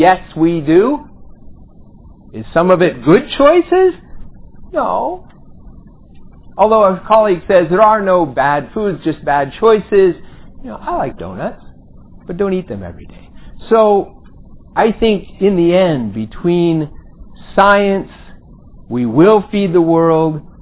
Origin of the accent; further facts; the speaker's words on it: California, United States; I grew up in California.